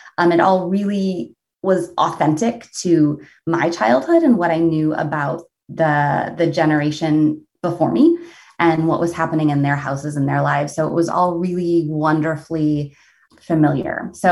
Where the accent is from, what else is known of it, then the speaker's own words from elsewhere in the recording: Redford, Michigan, United States; So I grew up in Redford, and my grandmother basically lived on the other side, for those of you who are from Detroit.